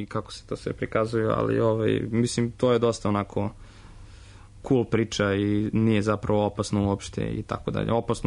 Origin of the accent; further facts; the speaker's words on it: Zemun, Belgrade, Serbia; ja sam iz Zemuna